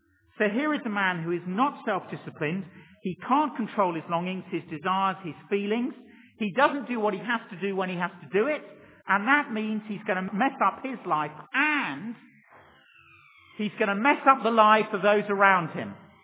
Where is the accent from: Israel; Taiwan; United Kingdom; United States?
United Kingdom; England; I'm an Englishman.